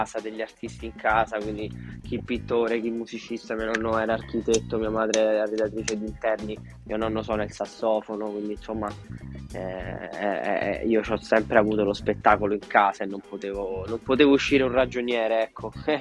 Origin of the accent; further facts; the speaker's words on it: Rome, Lazio, Italy; sono metà romano e metà pugliese, le mie origini.